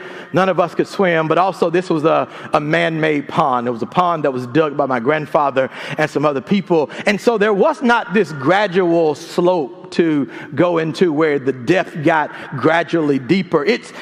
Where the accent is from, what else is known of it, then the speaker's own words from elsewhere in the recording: Mississippi, United States; now in Louisiana, United States; Although I live in Louisiana now, I grew up in Mississippi.